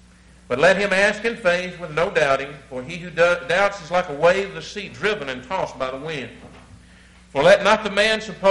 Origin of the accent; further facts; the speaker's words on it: Georgia, United States; now in Illinois, United States; when we moved to northern Illinois, I was raised in Georgia, and anybody that had a farm or a garden, there was a very small one.